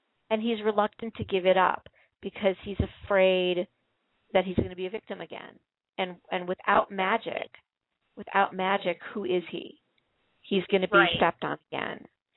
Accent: Chicago, Illinois, United States; I said to Bruce, I said, and we're both from Chicago.

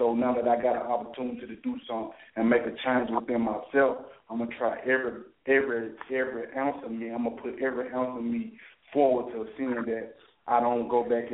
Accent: Tennessee, United States; now in Georgia, United States; I'm from Middle Tennessee, but I'm out here in Georgia, Latonia.

